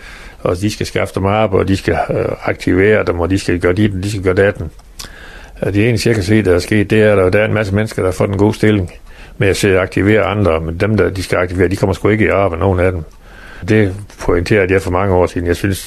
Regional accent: Central Denmark Region, Denmark; now in Frederikshavn, Denmark; Nej, jeg er ikke indfødt. Jeg kommer ned fra Midtjylland.

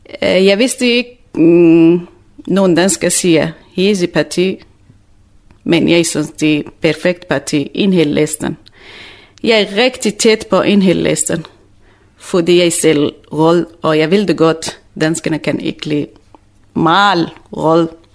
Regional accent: Syria; Danish is a second language; now in Denmark; Jeg kommer fra Syrien. … jeg kommer fra Syrien. Jeg er kurder. Jeg bor i Nord-Syrien. Jeg har flygtet til Danmark i 2009

